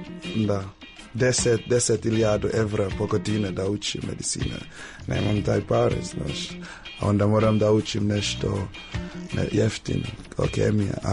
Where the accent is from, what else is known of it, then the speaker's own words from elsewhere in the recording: Jamaica; Serbian is a second language; now in Serbia; Pa naučio sam srpski godine dana kad došao sam ovde. Ali još ne znam. Teško je, teško je. Da kažem neki reč ponekad. Sam Jamajčanin